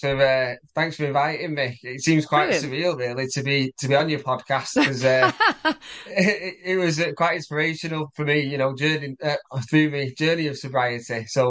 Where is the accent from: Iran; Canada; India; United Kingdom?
United Kingdom; Manchester, North West England; I'm from Manchester.